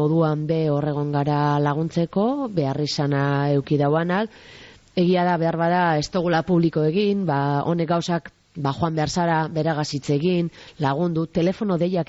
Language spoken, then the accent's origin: Basque; Basque Country, Spain; Auzolana eta euskalduna gara moduan ikusita